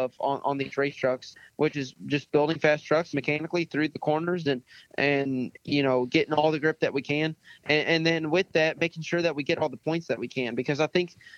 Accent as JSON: {"language": "English", "town": "Louisville", "region": "Kentucky", "country": "United States", "said": "I'm from Louisville, Kentucky. I'm 20 now, so I've been doing it about 13 years."}